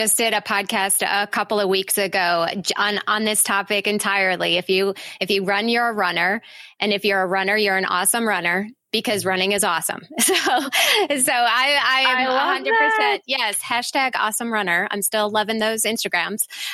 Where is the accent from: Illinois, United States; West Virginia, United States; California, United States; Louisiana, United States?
Illinois, United States; Glen Ellyn; I'm originally from Glen Ellyn, so not too far away.